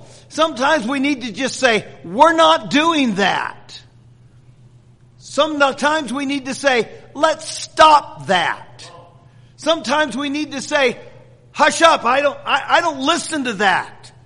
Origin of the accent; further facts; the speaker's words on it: Marion, Indiana, United States; I live in Marion. That's my hometown. I'm departing from Marion, Indiana, but I will go back.